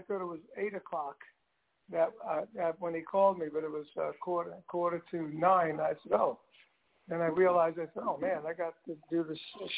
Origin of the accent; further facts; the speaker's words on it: Brooklyn, New York, United States; also born or lived in Long Island / Los Angeles / Connecticut; I grew up in Brooklyn and moved to Long Island, then moved to L.A., then moved back to New York and Connecticut, and then moved here.